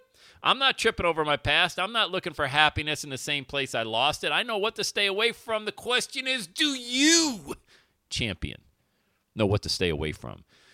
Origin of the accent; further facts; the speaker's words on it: Buffalo, New York, United States; I grew up in the Buffalo area, was living in Buffalo from 1990 to 97, so big Bills fan back in the day.